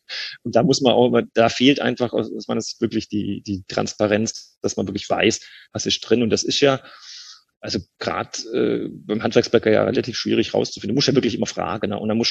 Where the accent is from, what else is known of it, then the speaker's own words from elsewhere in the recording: Baden-Württemberg, Germany; accent: Swabian; wenn ich in einer hochdeutschen Umgebung bin, dann rede ich Hochdeutsch. Und sobald ich in der Familie bin oder jetzt euch hier als Schwabe gegenüber habe, dann kann ich das gar nicht verhindern.